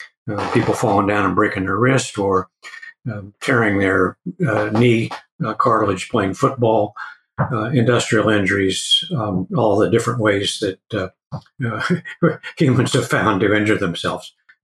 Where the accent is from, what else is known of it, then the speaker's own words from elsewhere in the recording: Kansas City, United States; I grew up enjoying being outside in the summertime, and I grew up in Kansas City.